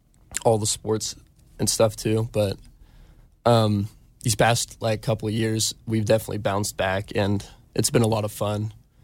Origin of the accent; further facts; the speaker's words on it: Groveland, California, United States; I came from Tenaya Elementary over in Groveland.